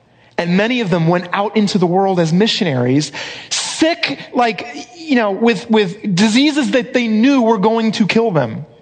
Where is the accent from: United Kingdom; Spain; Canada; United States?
Spain; Madrid, Community of Madrid; I grew up in Madrid, and I want to show you a photo of, this is our family in Madrid, circa 1994, maybe.